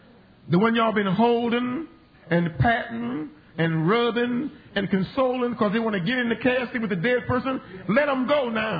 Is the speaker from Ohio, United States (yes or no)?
yes; Portsmouth, Ohio, United States; born there; I was born the first time in Portsmouth, Ohio.